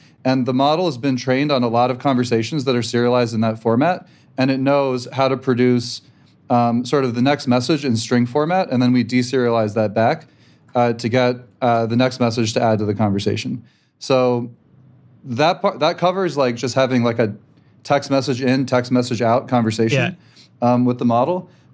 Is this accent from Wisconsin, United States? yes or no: no; New York, United States; also born or lived in Ukraine; I was born in Ukraine, actually, and grew up in New York and went to Michigan for grad school.